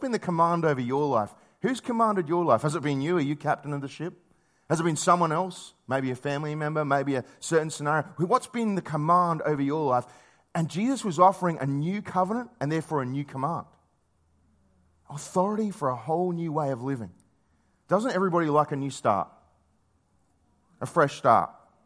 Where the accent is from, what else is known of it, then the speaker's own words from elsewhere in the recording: South Australia, Australia; I grew up on York Peninsula, which is just over there, just across that water.